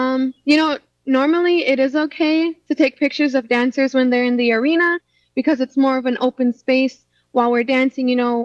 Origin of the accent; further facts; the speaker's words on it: Lac du Flambeau, Wisconsin, United States; I'm Bear Clan from Lac de Flambeau, Wisconsin.